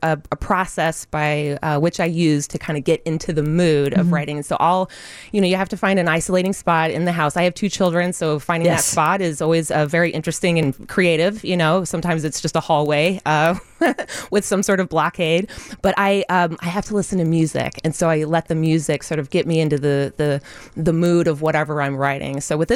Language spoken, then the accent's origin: English; Carbondale, Illinois, United States; And they're definitely going to recognize locations that I mentioned in the show are from my hometown. You wouldn't know it unless you grew up in Carbondale, Illinois.